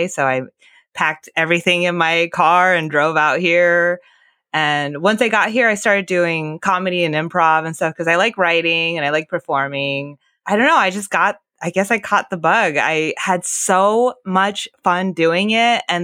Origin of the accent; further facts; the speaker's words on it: Japan; I think I was like so young and I immigrated here from Japan. So, you know, like in my culture, we're trained to like not look people in the eyes.